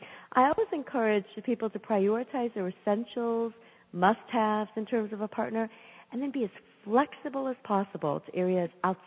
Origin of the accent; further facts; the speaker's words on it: United States; as an Indian American born and raised in the U.S., with an understanding of the successful blending of Indian and American cultures